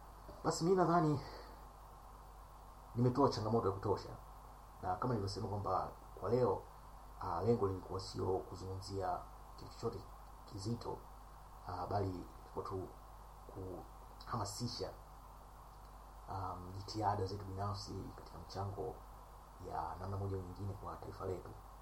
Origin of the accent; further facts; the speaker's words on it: Tanzania; Mie asili yangu ni Tanzania, na asilimia 99.9 ya ndugu zangu wako Tanzania ikiwa pamoja na mzazi wangu.